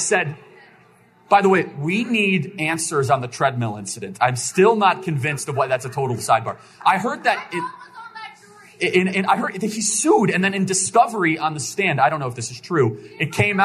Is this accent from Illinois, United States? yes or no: yes; Chicago, Illinois, United States; I grew up in Chicago, where if you cross the line, they'll first do a very, very stern warning.